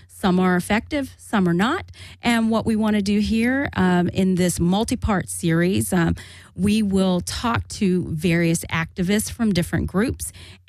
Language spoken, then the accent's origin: English; Florida, United States; also born or lived in New Haven, Connecticut; I am born and raised on the East Coast, native New Englander from New Haven, Connecticut, but raised in Florida, educated in Florida